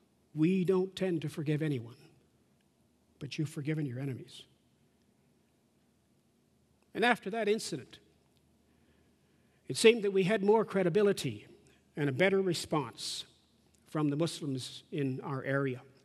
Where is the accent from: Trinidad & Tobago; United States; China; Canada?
Canada; I said, I'm Canadian.